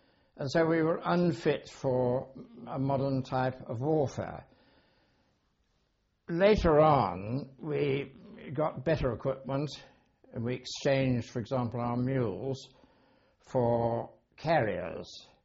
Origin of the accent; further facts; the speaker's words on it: Bristol, South West England, United Kingdom; born there; I was born in Bristol, Gloucestershire, on the 12th of August 1919.